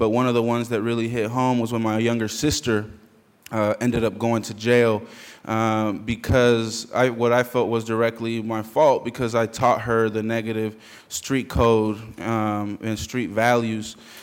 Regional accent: Oakland, California, United States; I was raised in San Francisco in East Oakland by two immigrant parents from El Salvador and Guatemala

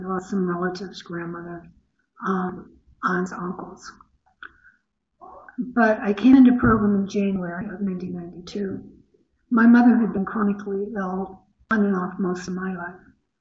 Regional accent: Akron, Ohio, United States; also born or lived in Boston; I was living in Boston area at the time, and I was born and raised in Akron, Ohio.

